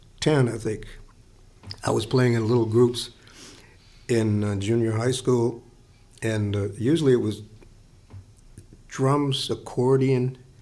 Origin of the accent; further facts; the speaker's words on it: Cleveland, Ohio, United States; moved away as an adult; I grew up in Cleveland, Ohio, and I went out to California to seek my fortune.